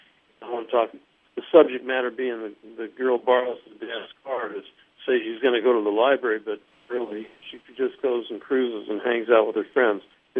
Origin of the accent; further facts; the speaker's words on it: California, United States; we grew up in Southern California near the beach community.